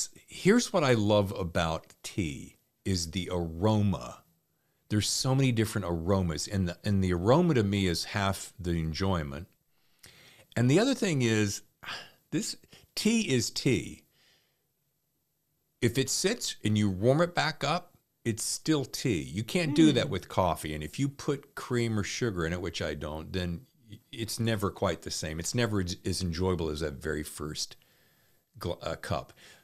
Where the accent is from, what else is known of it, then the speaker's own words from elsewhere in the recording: the South, United States; I mean, I grew up in the South, so we were always drinking sweet tea